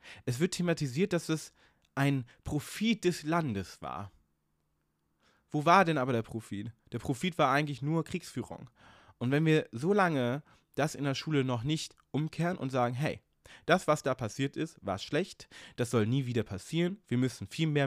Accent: Hanover, Lower Saxony, Germany; Also Hannover zum Beispiel, meine Heimat, ist eine Stadt, die komplett zerbombt wurde.

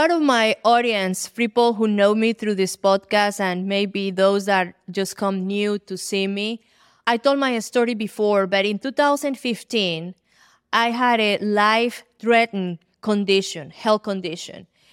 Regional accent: Colombia; now in United States; I'm from Colombia. I know coffee. My ancestors were always in the coffee industry. My father was the co-founder of the farmers' co-ops in the coffee industry in Colombia. I grew up with coffee.

